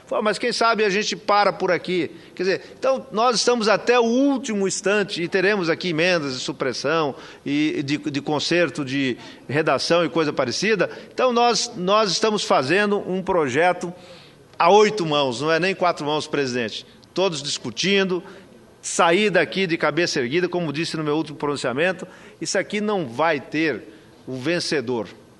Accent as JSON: {"language": "Portuguese", "region": "Paraná", "country": "Brazil", "tie": "born or raised there", "said": "Lá no interior do Paraná, onde eu nasci, onde eu vivi, eu nasci tenho 55 anos."}